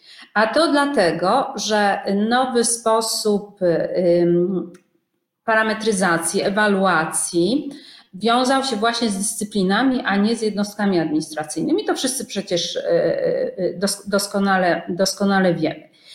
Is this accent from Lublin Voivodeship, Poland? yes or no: no; Poznań, Greater Poland Voivodeship, Poland; ja jestem urodzoną poznanianką i mocno się identyfikuję z tym pracowitym etosem Wielkopolski, Cegielskim i tak dalej, bazarem poznańskim.